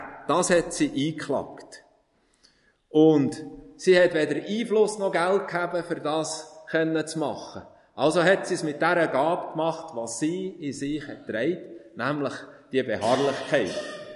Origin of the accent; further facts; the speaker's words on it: Iseltwald, Bern, Switzerland; Gut, ihr, die von Iseltwald kommt, meinem Heimatort, jetzt, wo mein Schatten ist, will man über den See schwimmen, auf die Sonnenseite.